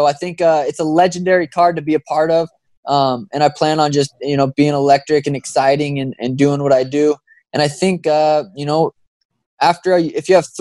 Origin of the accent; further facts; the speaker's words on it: Montana, United States; now in Arizona, United States; He's the reason I moved down to Arizona. He's also from Montana. We're both from Montana, but we didn't know each other. Montana's super small in population.